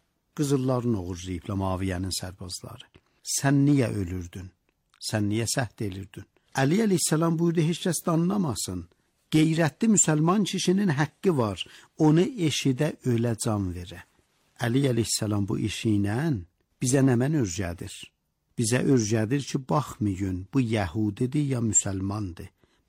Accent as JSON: {"language": "Azerbaijani", "country": "Iran", "said": "Məyəm mən ki İranlıyam, eləyə biləm bir təfavut olam."}